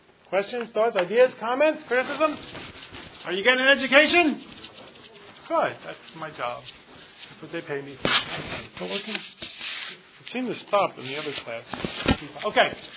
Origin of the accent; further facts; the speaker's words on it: Pennsylvania, United States; I'm from Pennsylvania. Pennsylvania is what it actually is. A good place to be from.